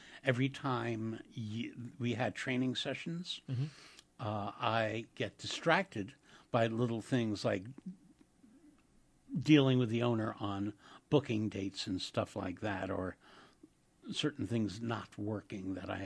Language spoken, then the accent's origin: English; Queens, New York, United States; I grew up in Queens, in Jackson Heights.